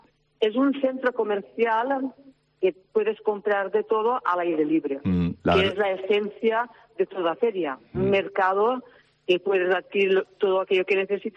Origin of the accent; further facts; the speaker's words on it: Cocentaina, Valencian Community, Spain; yo que soy de Cofentaina, el turrón.